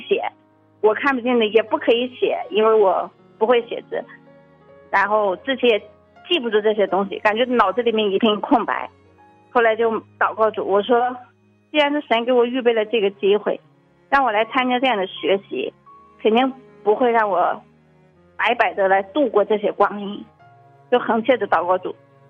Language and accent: Chinese; Shanxi, China; 弟兄姐妹，主内平安，我是山西的